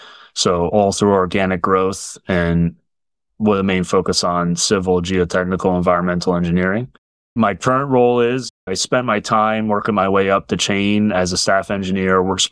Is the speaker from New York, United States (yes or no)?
yes; New York, United States; So I'm born and raised in New York. I spent my formative years up in the suburbs of the city up in Orange County. Went to school up here.